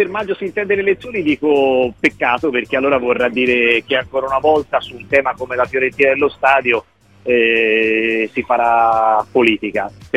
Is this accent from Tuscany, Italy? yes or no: yes; Florence, Tuscany, Italy; se abbiamo un po' di ambizione, e da fiorentini noi credo non possiamo non averla